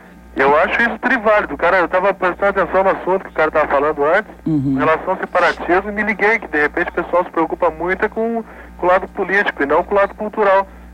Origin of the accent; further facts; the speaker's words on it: Rio Grande do Sul, Brazil; Eu sou gaúcho, não nego, assim como eu tenho muito orgulho disso.